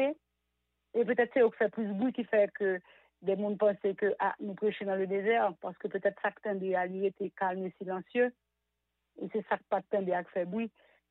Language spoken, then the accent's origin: French; Haiti; Mais Haïti n'est pas l'Afrique, vraiment. Nous descendons des Africains, nous sommes des Africains, oui, mais Haïti n'est pas l'Afrique